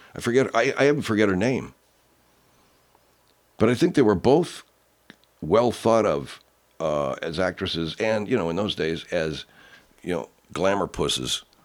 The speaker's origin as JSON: {"language": "English", "town": "Arcadia", "region": "California", "country": "United States", "tie": "born or raised there", "said": "Invasion of the Body Snatchers was filmed in part in my old town of Sierra Madre, north of my hometown of Arcadia."}